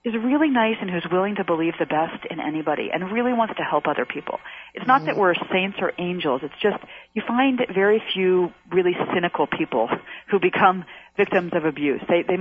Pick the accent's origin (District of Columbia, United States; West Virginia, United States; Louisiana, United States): District of Columbia, United States; Washington; I grew up in Washington, D.C., and my mom was a teacher and my dad was a lawyer.